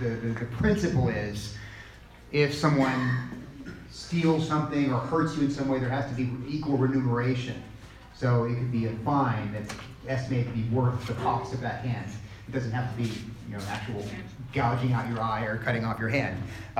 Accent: Texas, United States; I'm from Texas, and if a man, slaps another man in the face from Texas

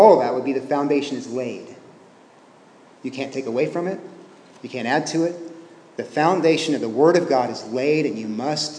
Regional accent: United States; I mean, I'm American.

